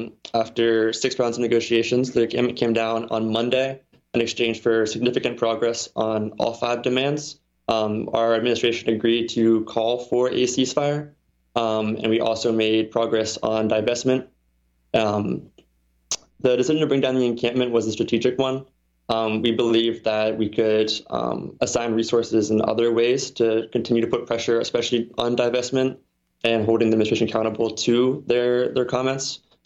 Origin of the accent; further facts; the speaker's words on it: United States; And being an American complicit in this and being a student at an institution complicit in this genocide directly